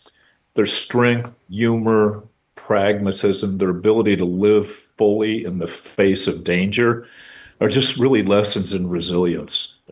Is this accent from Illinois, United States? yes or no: yes; Chicago, Illinois, United States; I use the example as a Chicagoan that friends of mine asked me, you know, what was it like?